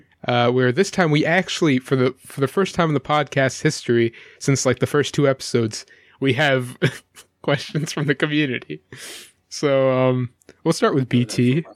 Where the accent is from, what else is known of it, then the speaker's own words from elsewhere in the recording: Pakistan; Oh, I'm from Pakistan. It's right next door.